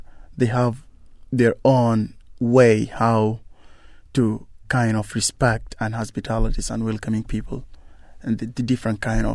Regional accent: Nyala, South Darfur, Sudan; And I went back to my hometown, Niala, to find out what is going on.

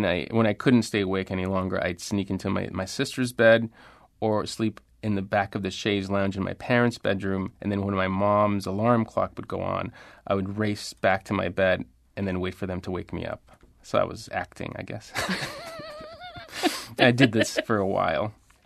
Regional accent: Laredo, Texas, United States; Even though I was raised on the American side, all my family was on the Mexican side.

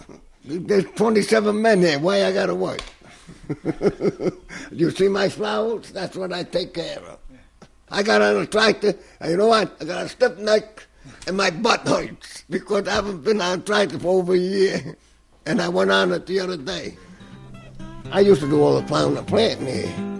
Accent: Bronx, New York, United States; I was born on Paulding Avenue in the Bronx, off of Gun Hill Road, 1928. We farmed about 18 acres of land.

